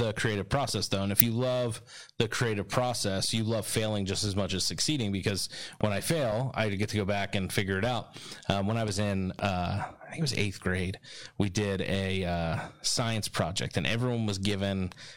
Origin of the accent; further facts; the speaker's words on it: New Jersey, United States; So we're from South Jersey, which is maybe why we say Mario instead of Mario.